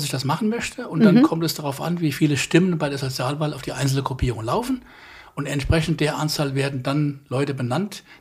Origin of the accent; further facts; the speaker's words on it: Hesse, Germany; moved away; Ich bin 74 Jahre alt, seit 49 Jahren verheiratet, komme aus Hessen, wie man sicher in meiner Sprache noch etwas hört, bin aber seit 1981 in Schleswig-Holstein. Und vorher war ich in der Nähe von Wiesbaden und Frankfurt.